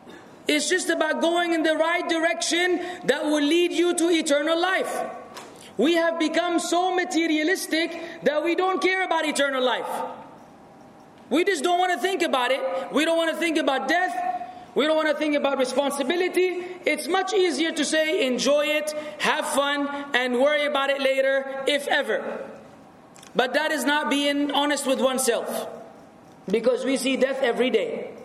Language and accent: English; Lebanon; moved away; I remained to be in this fashion until I moved from my home country, Lebanon, to this other country, which I told you about earlier.